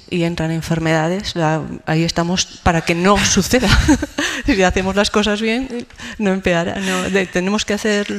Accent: Quel, La Rioja, Spain; las tierras de mi pueblo, que es un pueblecito que está aquí cerca que se llama Quel.

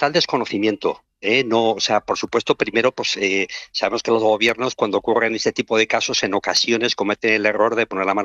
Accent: Pamplona, Navarre, Spain; encontré el piso en el que vivía en Pamplona, muy cerca al Colegio de Jesuitas, donde yo había estudiado, yo soy de Pamplona

